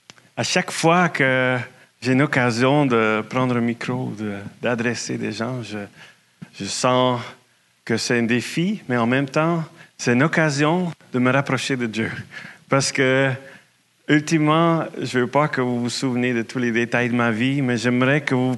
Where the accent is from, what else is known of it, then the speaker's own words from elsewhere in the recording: Netherlands; now in Canada; je vivrais plus aux Pays-Bas, là où j'ai grandi, là où toute ma famille est restée. Donc, en 2002, c'est la première fois que je suis venu au Québec.